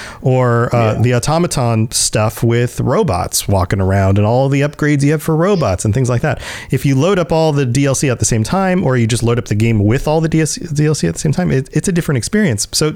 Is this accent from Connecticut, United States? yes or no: no; Florida, United States; I'm still from Florida. That's true.